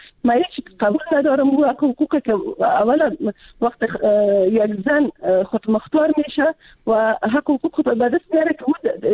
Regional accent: Afghanistan; من خودم از یک منطقه پشتون نشین افغانستان هستم.

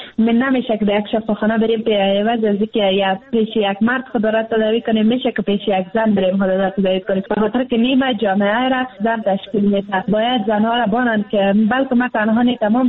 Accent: Afghanistan; ما از افغانستان هستیم، افغان هستیم

